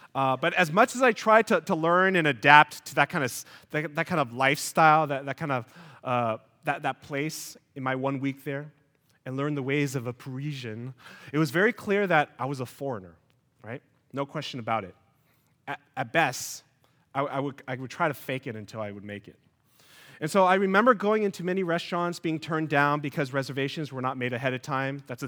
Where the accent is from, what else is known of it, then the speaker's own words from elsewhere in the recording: United States; born there; I don't really travel that much, even as an American-born citizen.